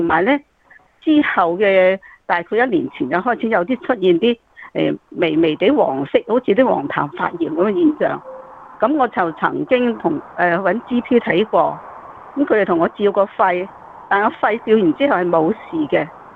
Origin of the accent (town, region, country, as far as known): China